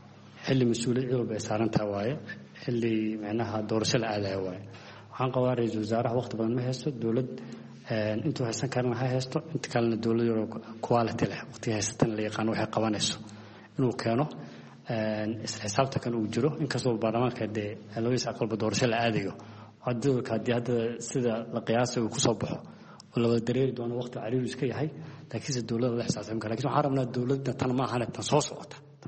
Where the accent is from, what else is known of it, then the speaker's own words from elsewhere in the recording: Kismayo, Lower Juba, Somalia; Jubbaland waxaan ka soo jeedaa Kismaayo